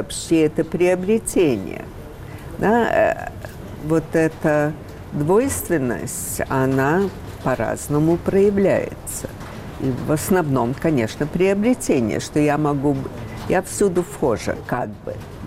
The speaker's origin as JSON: {"language": "Russian", "country": "United States", "tie": "born or raised there", "said": "английский мне ближе всего, конечно. Я выросла в Америке, я 8 лет приехала в Америку, я училась в Америке"}